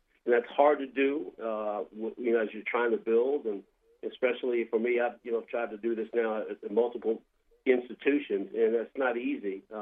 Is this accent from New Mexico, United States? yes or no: no; Virginia, United States; And that's for me going back to my home state and, you know, recruited by them.